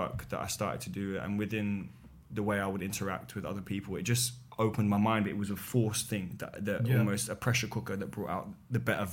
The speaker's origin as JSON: {"language": "English", "town": "Poplar", "region": "London", "country": "United Kingdom", "tie": "born or raised there", "said": "Poplar, East London."}